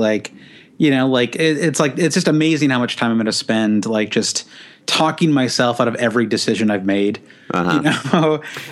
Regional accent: United States; Not bad, but, you know, as an American, it's kind of tough.

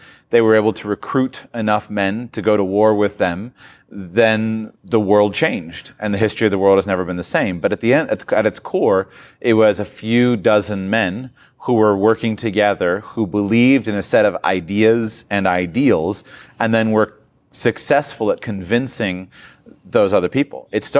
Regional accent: United States; I come from the United States of America, but I really don't feel very much kinship with U.S. Americans

